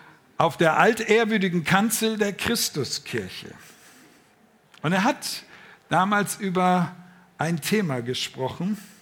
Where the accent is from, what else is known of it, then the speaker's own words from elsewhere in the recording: Velbert, North Rhine-Westphalia, Germany; Wenn ich heute irgendwo unterwegs bin und erzähle, ich komme aus Velbert, dann ist immer die Frage, wo ist denn das?